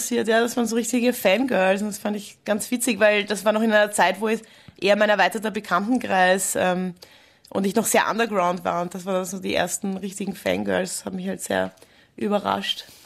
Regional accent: Vienna, Austria; Genau, ich bin in Wien aufgewachsen. Aber ich war auch sehr viel, also meine Familie hat einen Bauernhof und ich war dort einfach auch sehr viel.

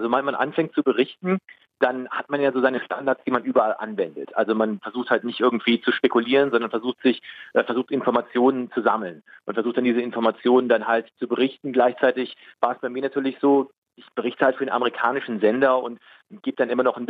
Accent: Berlin, Germany; weil das hier meine Heimatstadt ist.

